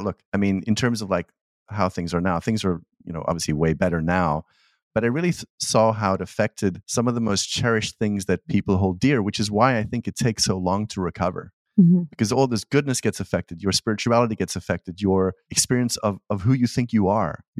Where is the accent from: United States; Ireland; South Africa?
South Africa; growing up in South Africa, there were a couple of weird ideas I got about myself.